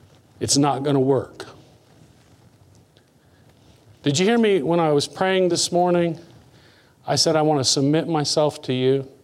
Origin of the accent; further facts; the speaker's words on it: Indiana, United States; I grew up in Indiana, farmland, flat land. And in the summertime, miles and miles and miles of corn.